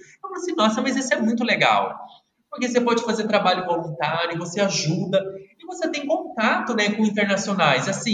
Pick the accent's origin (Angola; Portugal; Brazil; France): Brazil; Paraná; also born or lived in Mato Grosso; daí eu nasci no Paraná, a gente foi para o Mato Grosso, daí a gente voltou para o Paraná de novo.